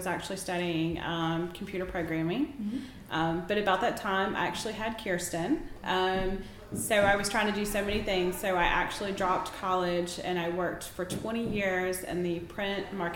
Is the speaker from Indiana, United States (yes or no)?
yes; Kokomo, Indiana, United States; born there; also born or lived in Montgomery, Alabama; I was born in Kokomo, Indiana. And my dad was military, so for the first 2 years I was out of Montgomery, Alabama, and then from three on I was raised here, so pretty much 5 miles down the road from, you know, where we live now.